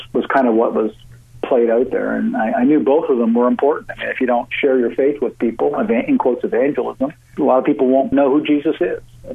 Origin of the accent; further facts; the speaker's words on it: Canada; And also, I'm a Canadian citizen.